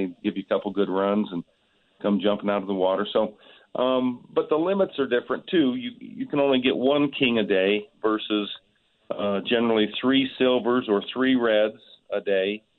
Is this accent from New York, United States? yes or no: no; Utah, United States; I'm from Utah.